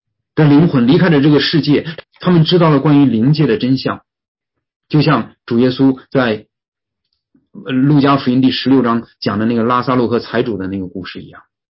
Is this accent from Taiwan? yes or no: no; China; 我们中国人不太愿意太早的立遗嘱